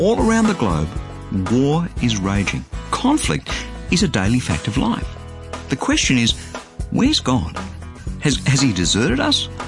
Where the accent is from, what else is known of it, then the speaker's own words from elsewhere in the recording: Australia; Well, even though I'm an Australian, yes, this program is heard across Australia and New Zealand